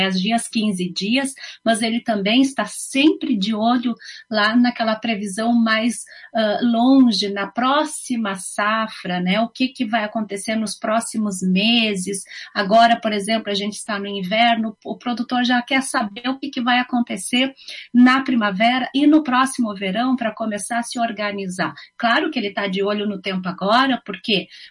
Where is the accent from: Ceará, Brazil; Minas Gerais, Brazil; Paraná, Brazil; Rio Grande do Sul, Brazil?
Rio Grande do Sul, Brazil; Camaquã; eu vim do interior do Rio Grande do Sul, né, região lá de Camaquã, que está pertinho da capital, em torno de 120 quilômetros, né, então eu vivia no interior, mas também tinha esse domínio, assim, da capital